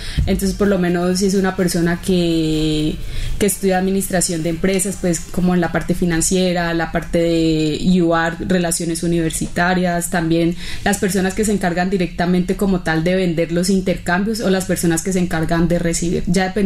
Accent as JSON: {"language": "Spanish", "country": "Colombia", "said": "soy de Colombia"}